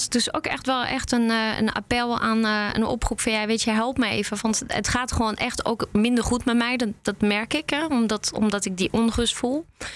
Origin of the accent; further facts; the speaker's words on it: France; Dutch is a second language; En ik kom zelf uit Frankrijk. En dat horen jullie natuurlijk.